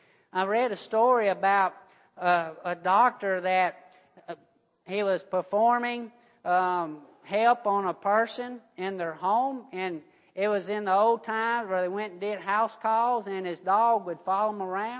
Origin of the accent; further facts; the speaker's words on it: United States; born there; Something that, you know, I'm an American. I've been born here.